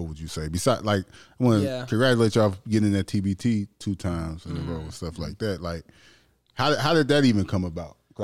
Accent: Alton, Illinois, United States; because I'm from Alton, Illinois, even though it's literally five minutes from St. Louis.

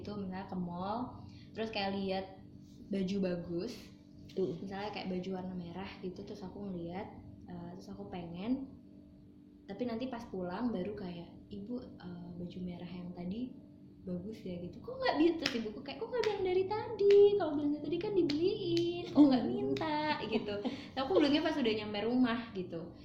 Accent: Java, Indonesia; yang dibesarkan di Jawa gitu.

